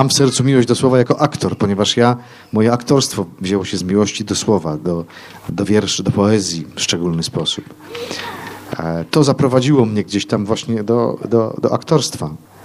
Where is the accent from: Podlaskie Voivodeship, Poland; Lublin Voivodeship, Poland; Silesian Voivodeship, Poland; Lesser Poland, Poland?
Podlaskie Voivodeship, Poland; Siemiatycze; A moje rodzinne miasto, Siemiatycze, to tam, gdzie jest obok Grabarka